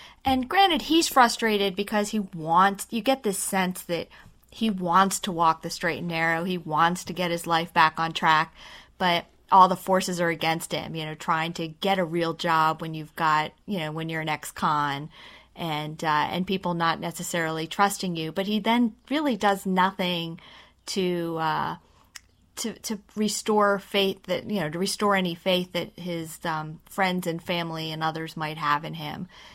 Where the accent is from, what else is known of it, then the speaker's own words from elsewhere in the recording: Baltimore, Maryland, United States; I'm from Baltimore, and I didn't get that.